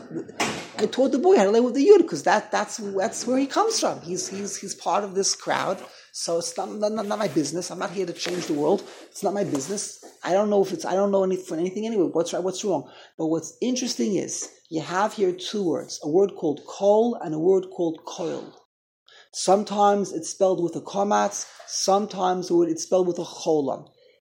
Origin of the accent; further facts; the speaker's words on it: New York City, New York, United States; Now, when I grew up in the Lower East Side, I grew up in MTJ.